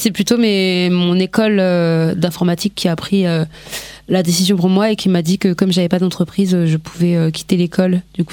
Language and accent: French; France; born there; Et moi, je suis née en France de parents qui sont nés au Congo.